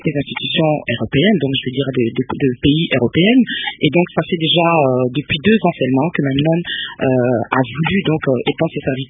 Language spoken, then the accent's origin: French; DR Congo; la République démocratique du Congo, qui est mon pays d'origine